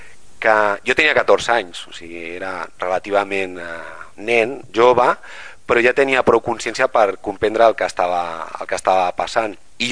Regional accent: Barcelona, Catalonia, Spain; jo vinc de Nou Barris. Llavors, en aquella època no teníem uns centres comercials grans on jo vivia

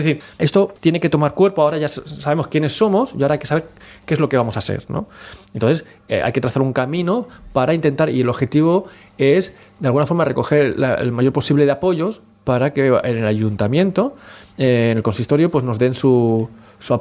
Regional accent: Catalonia, Spain; yo soy catalán

